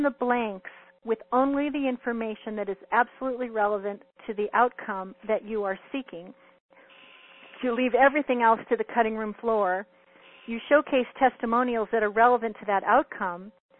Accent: California, United States; I'm from the San Fernando Valley. I graduated from Cal State Northridge.

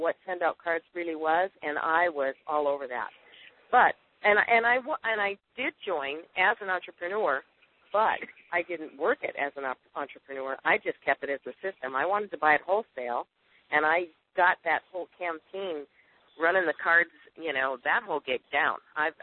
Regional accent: Montana, United States; originally, I'm from Montana, and I've been in sales all my life.

